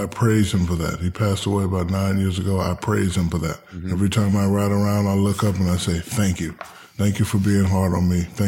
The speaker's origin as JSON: {"language": "English", "town": "Newark", "region": "New Jersey", "country": "United States", "also_born_or_lived": "Hinesville, United States / Germany / San Antonio, United States", "said": "I'm from Newark, New Jersey. Mm-hmm. I moved to Hinesville, Georgia. Then I moved to Germany. Then I moved to San Antonio, Texas. I went to college in Louisiana."}